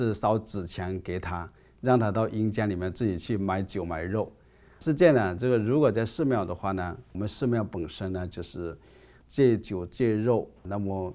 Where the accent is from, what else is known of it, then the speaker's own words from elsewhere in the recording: China; 或是作为一个中国人呢，我们都要感恩先人